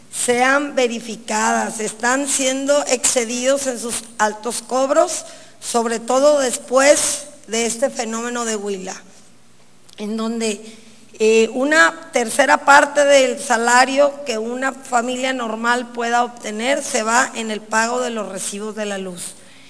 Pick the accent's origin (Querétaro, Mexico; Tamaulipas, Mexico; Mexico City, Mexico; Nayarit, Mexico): Nayarit, Mexico; Acaponeta; Yo soy de Acaponeta, lo viví